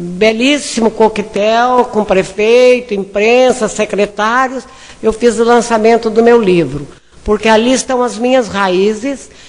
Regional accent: São Paulo, Brazil; now in Fortaleza, Brazil; Eu sou uma paulista que vim para Fortaleza para ficar 2 anos. Adotei a terra como minha. Faz 40 anos que aqui estou.

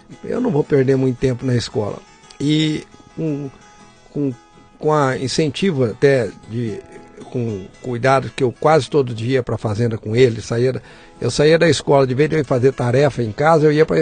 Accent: Barretos, São Paulo, Brazil; Eu cresci em Barretos.

